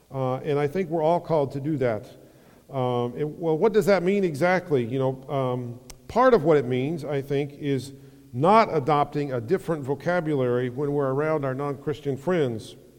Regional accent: Tennessee, United States; When I grew up in Tennessee, we used to say, if the good Lord's willing and the creek don't rise.

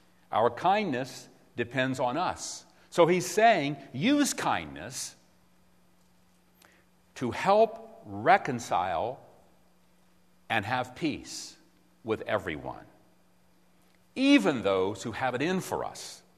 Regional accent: Virginia, United States; Now, I'm from Virginia.

